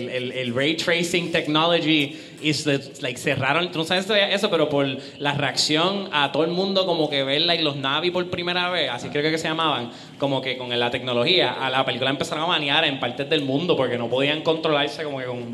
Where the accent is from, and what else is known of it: Puerto Rico